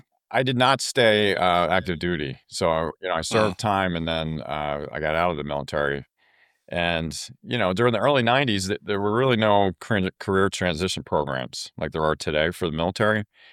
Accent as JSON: {"language": "English", "town": "West Chester", "region": "Pennsylvania", "country": "United States", "tie": "born or raised there", "said": "I grew up in Westchester, PA, which is right outside of Philadelphia."}